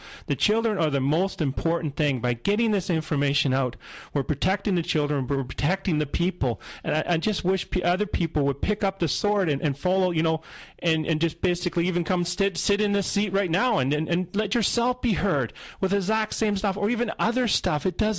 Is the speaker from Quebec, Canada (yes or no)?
no; British Columbia, Canada; I was born in British Columbia. I was raised in British Columbia. This is my land. This is my, basically, home.